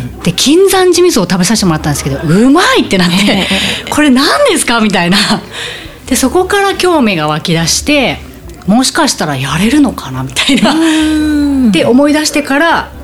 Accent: Hyogo, Japan; also born or lived in Tokyo; now in Matsue, Japan; 実は兵庫県出身なんですけど、ずっと東京で大学から出て働いてて、そこからもう全く知り合いのないアイターンという形で松江に来させてもらったのが2年半ぐらい前。

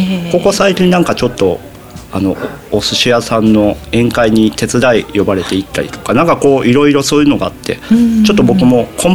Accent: Yabu, Hyogo, Japan; 兵庫県で、僕の出身は養父市っていうあの日本海側の方なんですけど

